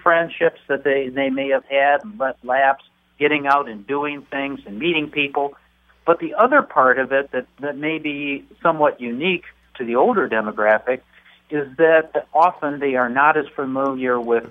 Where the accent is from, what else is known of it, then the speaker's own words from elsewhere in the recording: Dearborn, Michigan, United States; I was born and raised in Dearborn and then became president of state AARP about 2006.